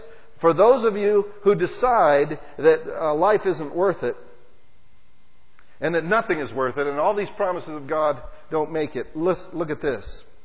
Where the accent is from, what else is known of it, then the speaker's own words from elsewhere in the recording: United States; And I'm American, I know.